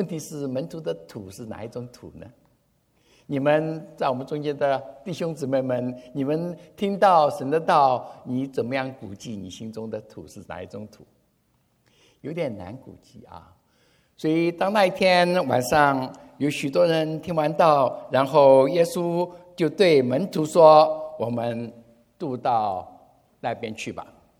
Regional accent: Taiwan; 我在台湾长大，台湾台风多少多多少次台风

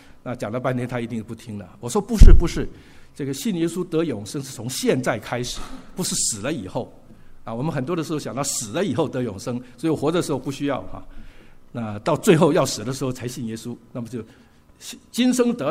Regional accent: Taiwan; 我说我是从台湾来的

